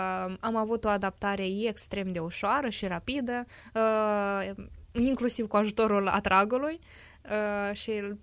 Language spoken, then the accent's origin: Romanian; Puhăceni, Anenii Noi District, Moldova; now in Romania; Raionul Anininoi, satul Puhăceni, Republica Moldova.